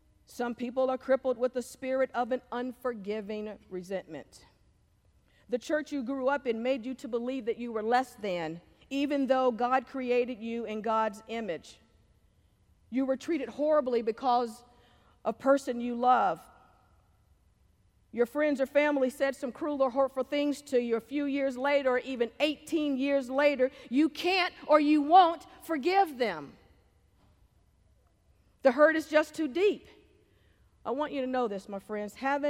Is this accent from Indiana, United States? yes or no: no; Charlotte, North Carolina, United States; who was a civil rights law attorney in Charlotte, North Carolina, my hometown.